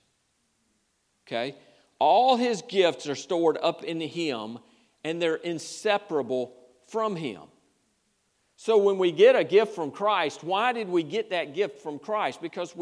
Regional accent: United States; God's grace is no more in my life because I'm an American than it was in Esitadi's life as a Moy believer.

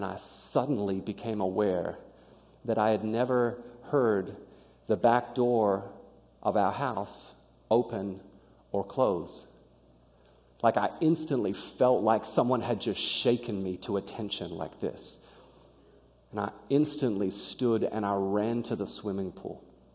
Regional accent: Australia; I grew up in Australia with a swimming pool in the backyard

